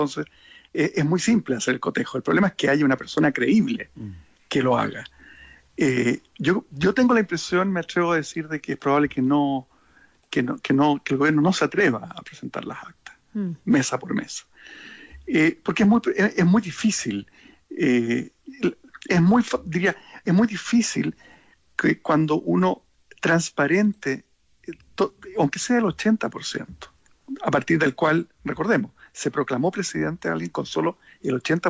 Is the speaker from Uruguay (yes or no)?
no; Chile; y aquí es como para sentirnos orgullosos como chilenos